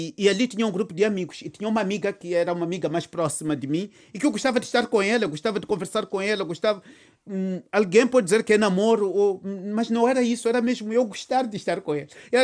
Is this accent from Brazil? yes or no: no; Bilene, Gaza, Mozambique; born there; Nasci em Moçambique, nasci na Diocese de Xai-Xai, e numa terra muito pobre, muito simples, muito humilde, mas muito, muito bonita, que é Bilene.